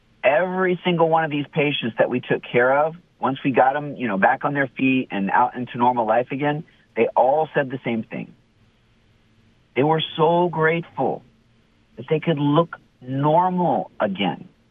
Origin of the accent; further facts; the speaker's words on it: Tampa, Florida, United States; So grew up in Tampa, went to Lato High School, USF for my undergraduate honors progr